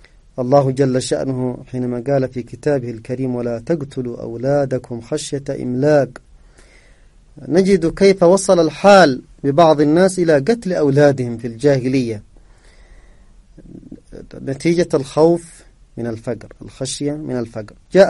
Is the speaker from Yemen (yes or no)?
yes; Yemen; ونحن كشعب يمني نعاني من العدوان